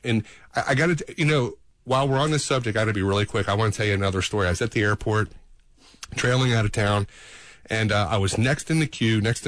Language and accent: English; Alabama, United States; And by the way, I'm from Alabama. That is the truth.